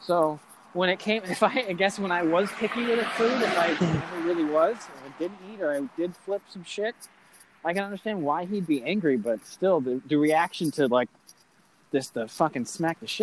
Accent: California, United States; I'm from California, dude.

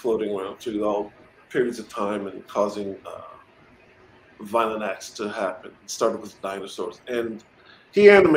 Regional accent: Los Angeles, California, United States; my conditions growing up in South Central weren't that much different than kids on the other side of town

